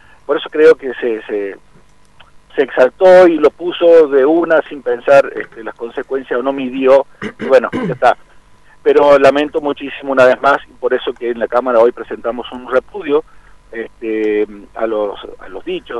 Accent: Argentina

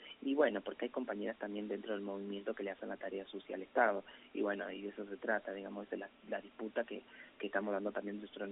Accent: Nogoyá, Entre Ríos, Argentina; soy una activista, digamos, que trasciende independiente de Nogoyá

